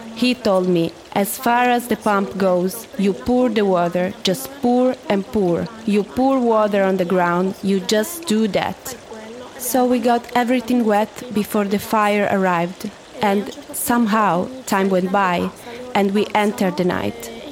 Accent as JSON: {"language": "English", "region": "Sardinia", "country": "Italy", "said": "I come from Sardinia."}